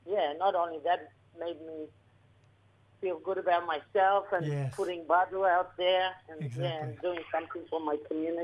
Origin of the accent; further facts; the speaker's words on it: Queensland, Australia; I'm from Bardu Island, Torres Strait.